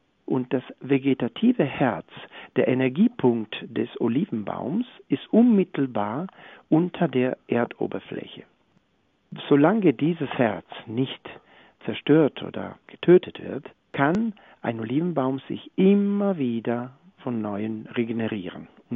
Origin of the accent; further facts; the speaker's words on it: Florence, Tuscany, Italy; Meine Heimat, ja.